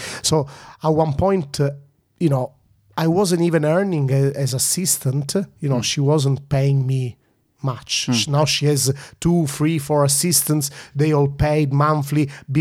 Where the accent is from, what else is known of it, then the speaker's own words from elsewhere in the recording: Sicily, Italy; also born or lived in London; I was born here, I come from Sicily, but I'm not only a Sicilian, I'm a citizen of the world